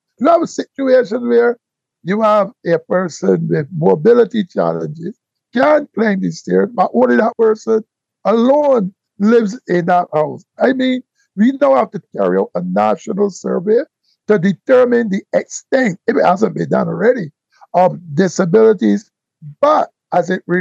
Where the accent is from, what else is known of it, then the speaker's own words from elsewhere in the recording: Saint Michael, Barbados; I was raised in the Pine Housing area and Gawdale Housing area. 35 years of my life. I will be 71 this year.